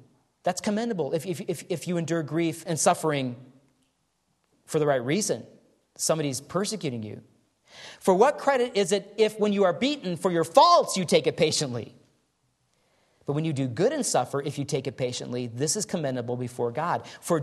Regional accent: Grand Rapids, Michigan, United States; growing up in Michigan in the snow belt, the Grand Rapids area, when I was a boy for about 5 or 6 years, we lived there.

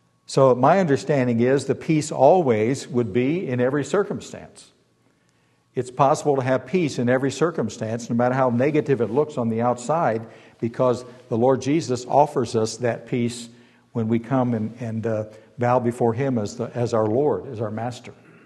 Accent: Ohio, United States; Now, I'm from Ohio, and I know there's some others here from Ohio. Don't cheer, just be calm.

